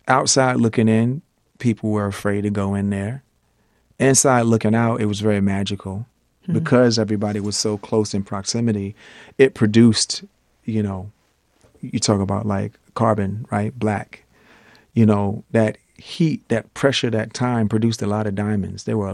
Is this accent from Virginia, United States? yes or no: yes; Virginia, United States; because I came from Virginia, you know, there wasn't like a blossoming music industry there.